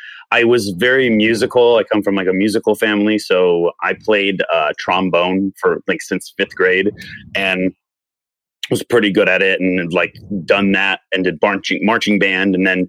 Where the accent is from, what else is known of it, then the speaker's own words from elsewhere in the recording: Tucson, Arizona, United States; I do think back and consider myself pretty fortunate to where I grew up in growing up in Tucson